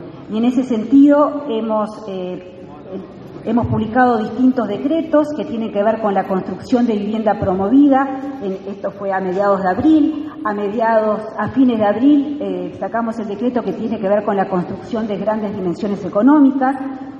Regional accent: Uruguay; somos todos los uruguayos.

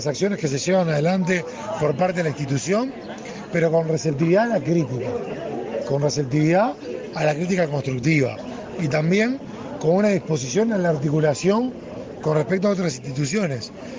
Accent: Uruguay; Somos uruguayos, somos servidores públicos

